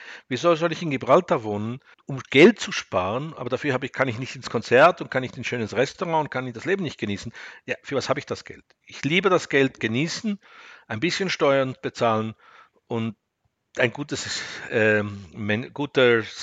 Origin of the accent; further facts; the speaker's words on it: Zurich, Switzerland; ich komme aus Zürich.